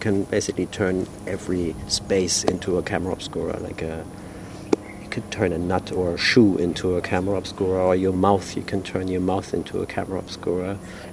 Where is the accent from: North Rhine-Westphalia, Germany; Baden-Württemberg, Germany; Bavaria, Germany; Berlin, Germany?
Berlin, Germany; I'm from Berlin, and normally I work in different visual contexts.